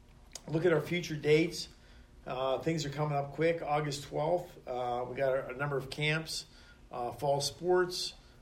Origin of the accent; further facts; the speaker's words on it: Johnstown, United States; that's my neck of the woods because I'm, you know, I'm from Johnstown.